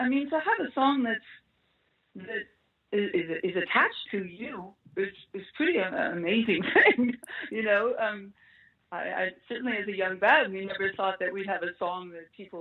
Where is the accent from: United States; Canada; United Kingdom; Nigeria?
Canada; Well, I'm Canadian. That's what we do.